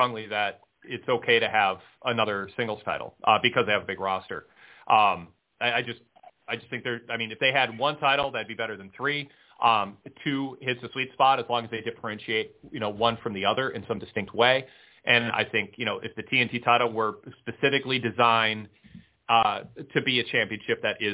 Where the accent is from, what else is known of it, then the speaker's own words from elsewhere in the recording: Minnesota, United States; Yeah, well, I mean, I'm from Minnesota, and my NHL and NBA teams got eliminated in the first round this year.